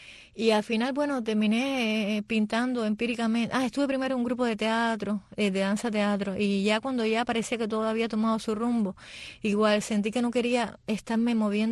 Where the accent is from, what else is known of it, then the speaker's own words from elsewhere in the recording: Havana, Cuba; Viví en Santo Suárez, viví en Vedado, viví en San Miguel de Padrón y bueno, ya me establecí más tiempo en Alamar.